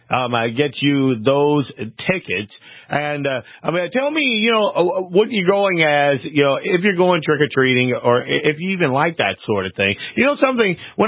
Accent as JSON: {"language": "English", "region": "Louisiana", "country": "United States", "said": "And it's kind of weird because I'm from Louisiana. I like the whole masquerade balls and that sort of thing"}